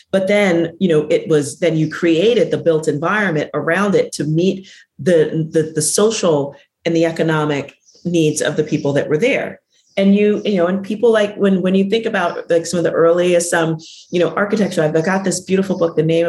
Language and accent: English; New York City, New York, United States; Like I'm from the South Bronx, like we created hip hop.